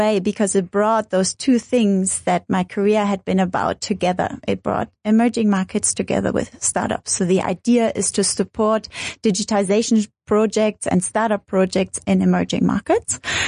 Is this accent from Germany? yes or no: yes; Bremen, Germany; moved away as an adult; So I was born and raised in Germany in a small northern city called Bremen. I did my study both at Boston College and Dresden University and then my master's in political communications in London.